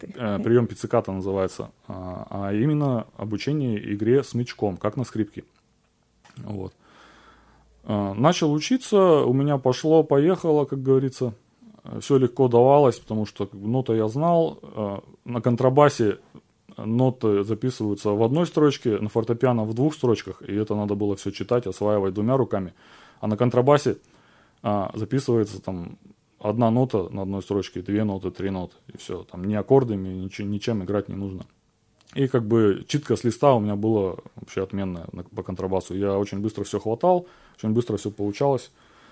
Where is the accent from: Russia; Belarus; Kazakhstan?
Kazakhstan; Ust-Kamenogorsk, East Kazakhstan Region; я из Казахстана приехал, город Усть-Каменогорск, Восточный Казахстан. Приехал в Новосибирск учиться, потом бросил, приехал обратно в Усть-Каменогорск.